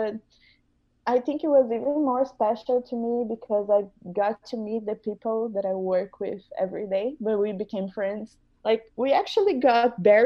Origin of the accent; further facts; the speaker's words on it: Brazil; I am 25 years old and I am from Bangtan, Brazil.